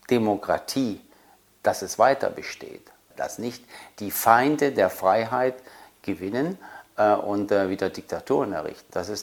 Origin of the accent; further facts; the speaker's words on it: East Germany, Germany; weil ich bin halt groß geworden in der DDR, wo der Staat sich fast um alles gekümmert hat, auch für junge Menschen.